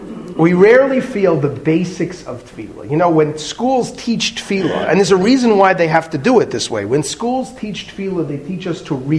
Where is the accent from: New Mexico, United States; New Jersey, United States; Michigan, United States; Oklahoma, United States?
New Jersey, United States; Fair Lawn; I was quite a younger man in 1976, a Fairlawn boy growing up in New Jersey